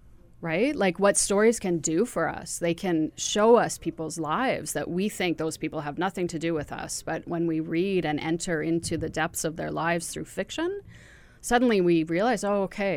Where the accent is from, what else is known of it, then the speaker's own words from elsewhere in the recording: Ontario, Canada; I'm from Ontario originally.